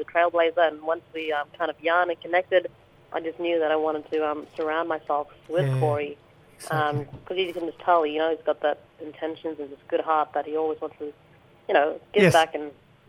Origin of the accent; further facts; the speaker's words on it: Wyndham, Western Australia, Australia; I'm a Ballongarra Noongar woman, and I'm from Wyndham, Ottawa, and Kimberley.